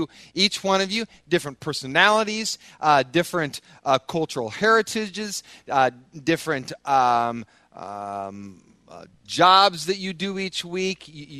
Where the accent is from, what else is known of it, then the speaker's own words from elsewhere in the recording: Midwest, United States; Who are you today? Well, I'm a Midwesterner.